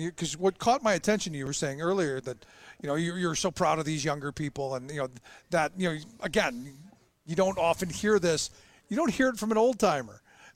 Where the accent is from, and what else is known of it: Cleveland, Ohio, United States; born or raised there